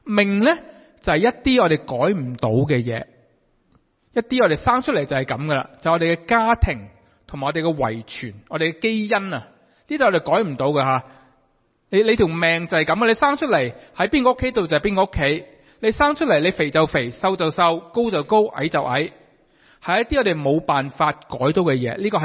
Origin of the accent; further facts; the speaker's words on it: Guangdong, China; 起码我哋广东人啦，呢十个口号咧，头嗰几个都听惯听熟啦